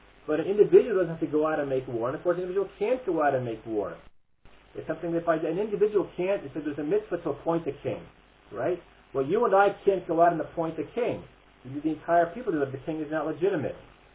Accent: United States; I'm originally from America, and I'm going to call my family later tonight.

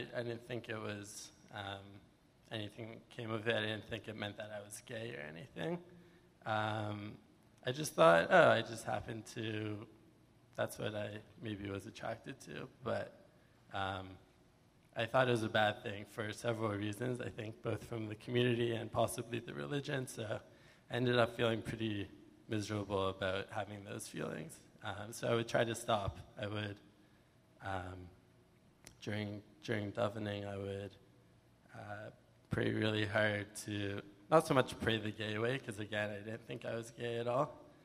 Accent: Toronto, Ontario, Canada; growing up in the Sheir Shemayim community in Toronto.

